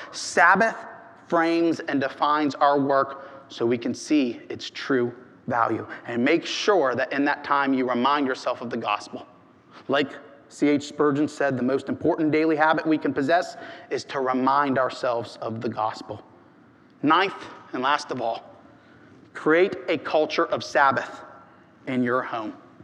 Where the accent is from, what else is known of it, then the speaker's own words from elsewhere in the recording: Ohio, United States; And yes, although I'm from Ohio, I know what you Southerners mean when you say that.